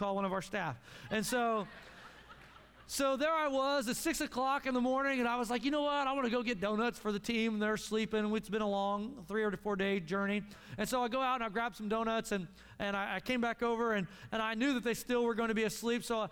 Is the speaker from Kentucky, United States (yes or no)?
no; Tulsa, Oklahoma, United States; We moved down from Arkansas, and I come from Tulsa, Oklahoma.